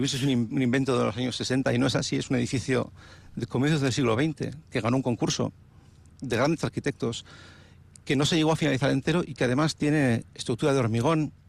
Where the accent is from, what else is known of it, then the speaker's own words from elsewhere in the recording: Bilbao, Basque Country, Spain; y vengo de Bilbao